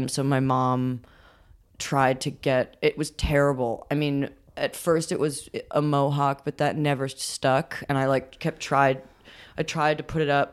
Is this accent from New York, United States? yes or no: yes; New York, United States; I mean, growing up in New York, they, like, people yell stuff at you.